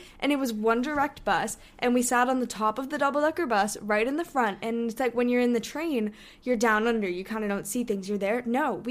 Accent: Hong Kong; one of our friends that we grew up with in Hong Kong, she goes to school in London now

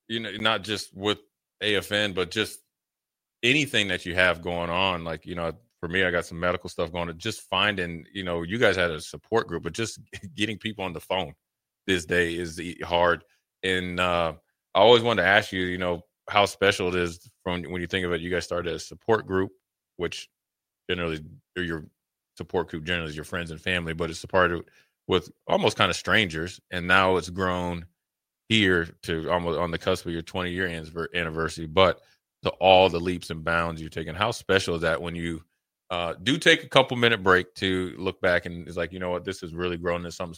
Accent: Minnesota, United States; obviously I'm from Minnesota

